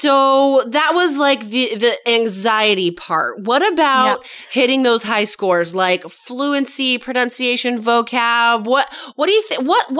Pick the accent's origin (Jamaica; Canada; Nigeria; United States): United States; when I was living in Taiwan, whenever I had to renew my work visa, because I'm American, it was always the most expensive one.